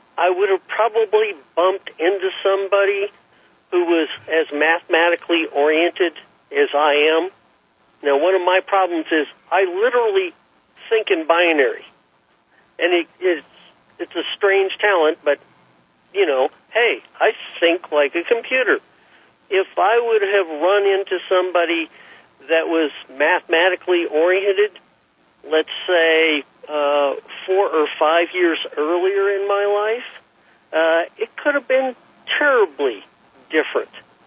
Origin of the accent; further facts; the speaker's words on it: Enid, Oklahoma, United States; Oh, well, first of all, I grew up in Enid.